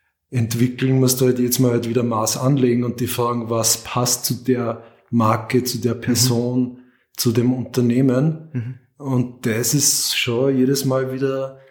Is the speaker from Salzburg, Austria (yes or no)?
yes; Salzburg, Austria; ich so als Salzburger Junge da dem Geschäftsführer den Vorschlag gemacht hat